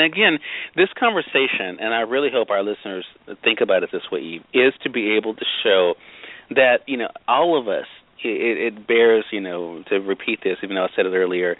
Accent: Mississippi, United States; on my news program that I also do for the radio in my home state of Mississippi

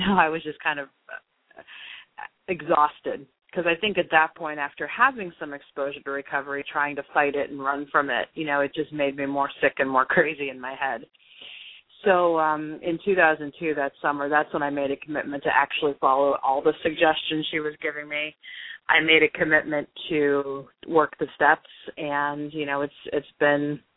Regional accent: Youngstown, Ohio, United States; You know, I'm from Youngstown, Ohio, which, you know, is a very short distance from Akron, you know, where AA credits their founding.

